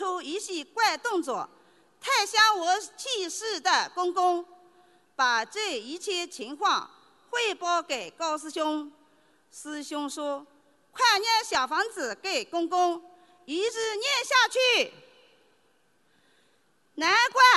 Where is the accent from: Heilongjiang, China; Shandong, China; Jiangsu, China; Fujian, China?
Jiangsu, China; 我来自江苏